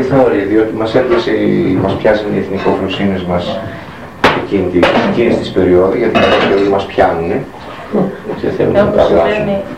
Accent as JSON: {"language": "Greek", "town": "Piraeus", "region": "Attica", "country": "Greece", "tie": "born there", "said": "Εγώ άμα γεννήθηκα στον Πειραιά"}